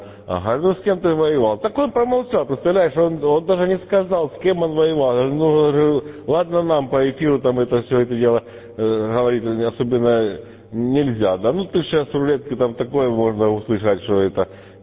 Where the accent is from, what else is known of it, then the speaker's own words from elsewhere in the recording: Donbas, Ukraine; мы все с Донбасса, так что тут нам, что нам тут делить? Мы все Донбасс